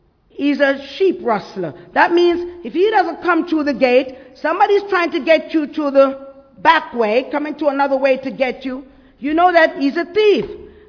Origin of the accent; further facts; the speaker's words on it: Jamaica; I'm from Jamaica. Everybody was going to church when I grew up.